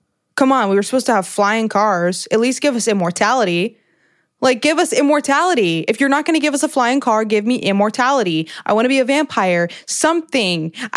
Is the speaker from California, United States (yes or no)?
no; Ohio, United States; No, ma'am. I am a girl from Ohio.